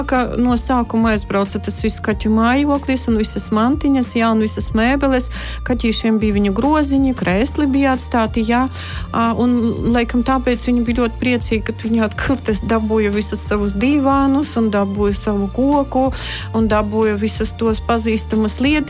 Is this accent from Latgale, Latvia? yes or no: yes; Daugavpils, Latgale, Latvia; mēs strādājām Daugavpilī, un nu, tā ir mana dzimtā pilsēta, jā, un tā sanāca pēkšņi, ka mums bija jāpārceļas uz Rīgu